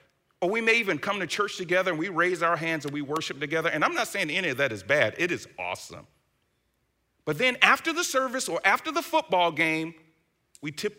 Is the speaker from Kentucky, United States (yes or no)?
no; Atlanta, Georgia, United States; I've grown from that, from growing up in Atlanta, an all-black area, to going to the University of Tennessee, an all-white area.